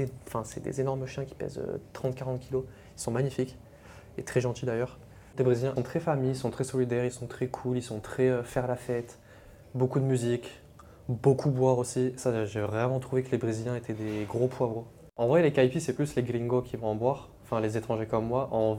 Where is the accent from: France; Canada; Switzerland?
France; moi, les gars, je suis français et en plus, je suis tunisien